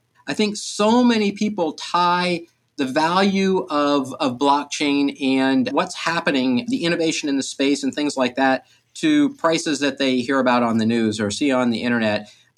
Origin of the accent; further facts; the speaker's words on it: South Carolina, United States; I'm from South Carolina, so I can get away with it.